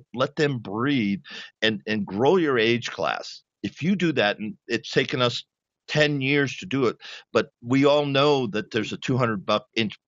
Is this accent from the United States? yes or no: yes; Massapequa, New York, United States; also born or lived in Rhode Island; yeah, so I grew up kind of where John grew up. I was born in Rhode Island, went to Massapequa High School in Long Island.